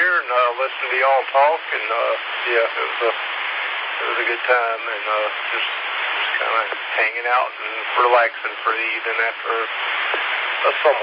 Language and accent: English; Georgia, United States; also born or lived in Louisiana; I grew up in Central Georgia. My aunt lived in Houston County